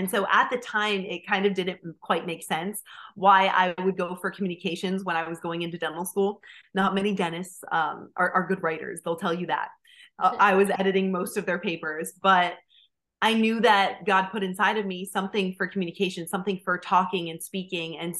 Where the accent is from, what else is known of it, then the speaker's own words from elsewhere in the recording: Sinking Spring, Pennsylvania, United States; I was born and raised in Pennsylvania, Sinking Spring area growing up.